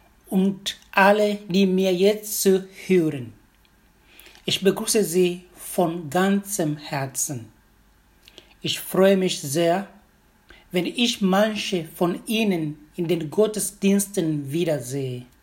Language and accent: German; Tanzania; now in Germany; weil ich jetzt am Montag für 4 Wochen in meine Heimat nach Tansania fliege.